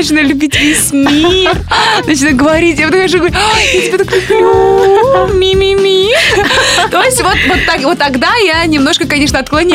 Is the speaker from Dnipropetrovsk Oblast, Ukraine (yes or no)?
yes; Dnipropetrovsk Oblast, Ukraine; moved away; Вы знаете, я же из Днепропетровской области.